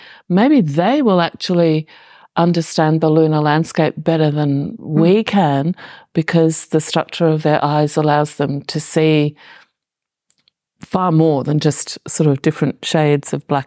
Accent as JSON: {"language": "English", "country": "Australia", "said": "as an Australian, when I come to Europe, I often find it poorer in color than Australia."}